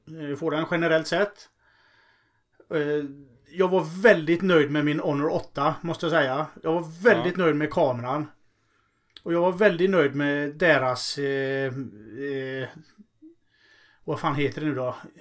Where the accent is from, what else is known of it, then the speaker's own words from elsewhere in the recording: Gothenburg, Västra Götaland County, Sweden; eftersom vi både du och jag är från Göteborg